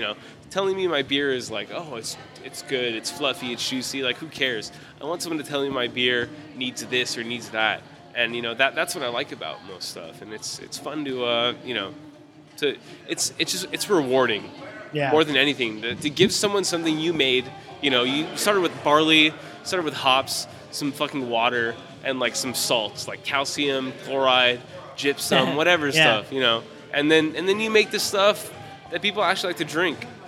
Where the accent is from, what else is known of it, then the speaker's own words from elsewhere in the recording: California, United States; I'm from California, so I've tried Space Trace multiple times